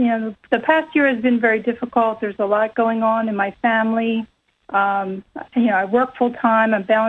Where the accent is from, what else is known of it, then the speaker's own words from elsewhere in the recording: Pennsylvania, United States; I'm actually from Bucks County.